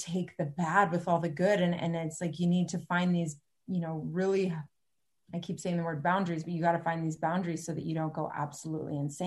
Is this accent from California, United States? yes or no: yes; Cupertino, California, United States; I grew up in Cupertino.